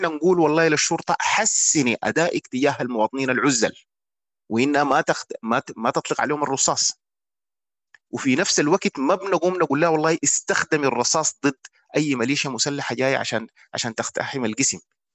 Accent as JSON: {"language": "Arabic", "country": "Sudan"}